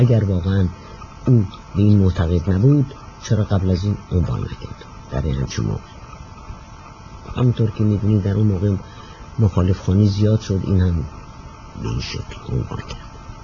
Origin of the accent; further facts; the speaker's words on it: Iran; moved away as an adult; تا وقتی که از ایران بیرون آمدم هیچ وقت از جمعیت های زنان به دور نبودم.